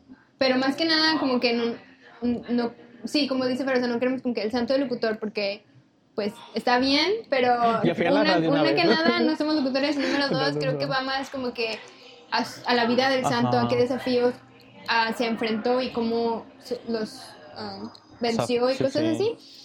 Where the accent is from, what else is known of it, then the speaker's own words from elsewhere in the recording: Monterrey, Nuevo León, Mexico; yo en Monterrey, por lo menos, no voy a generalizar todo Monterrey porque luego me funan, pero yo por lo menos de la parte de donde vengo